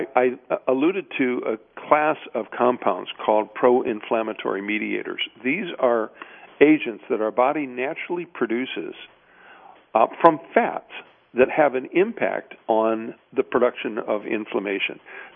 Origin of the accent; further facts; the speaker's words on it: Midwest, United States; I grew up in the Midwest where a lot of people live